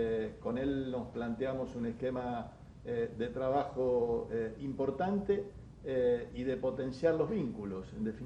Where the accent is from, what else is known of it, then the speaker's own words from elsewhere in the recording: Argentina; crecimiento de exportaciones que tenemos que generar como argentinos.